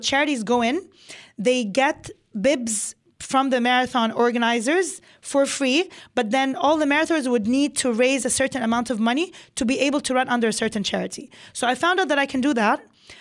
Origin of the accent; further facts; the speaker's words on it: Kuwait; You know, I grew up in Kuwait and I was in an international school